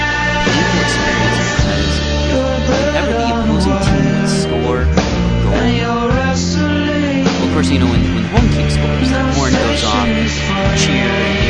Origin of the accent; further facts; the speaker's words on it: Iowa, United States; being in Iowa, growing up in Iowa, and having the lack of hockey